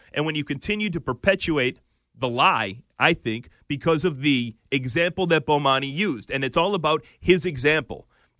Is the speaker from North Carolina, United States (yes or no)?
no; Lynn, Massachusetts, United States; because I've got family and friends in Lynn, I grew up playing in Lynn